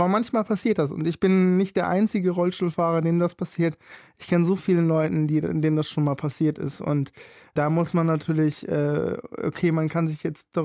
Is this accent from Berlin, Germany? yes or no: yes; Berlin, Germany; wir sind Berliner, wir machen das, wir packen